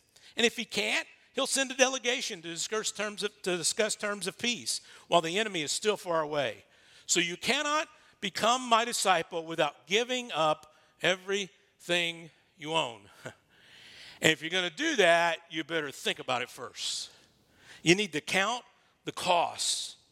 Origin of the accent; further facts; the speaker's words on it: Texas, United States; And listen, I'm from East Texas. I grew up in East Texas, right?